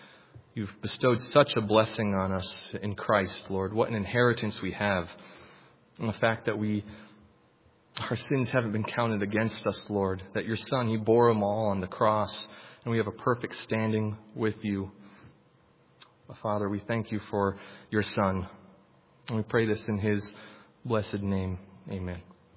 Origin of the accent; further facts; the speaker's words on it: San Antonio, Texas, United States; I'm from San Antonio. I've come to be with you all today.